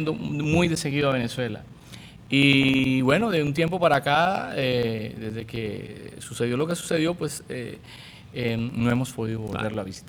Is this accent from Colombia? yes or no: yes; Colombia; nosotros tenemos algunas cosas en Colombia, en familia, con mi esposa. Tenemos un pequeño centro comercial en mi pueblo natal.